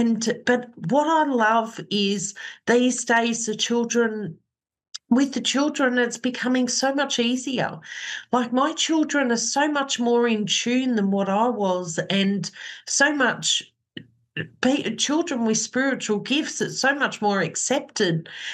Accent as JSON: {"language": "English", "town": "Cootamundra", "region": "New South Wales", "country": "Australia", "tie": "born or raised there", "said": "Cootamundra Ex-Servicemen's Club tonight, which I haven't been there for a fair few years now, and it being my hometown, I'm so excited about that."}